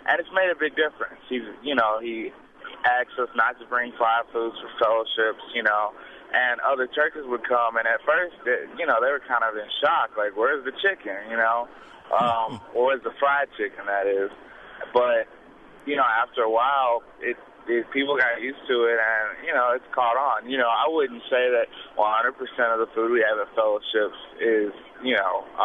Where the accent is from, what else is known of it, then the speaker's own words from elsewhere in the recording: the South, United States; growing up in the South, I spent 3 days in a week in church, you know, Bible study, choir rehearsal, what have you.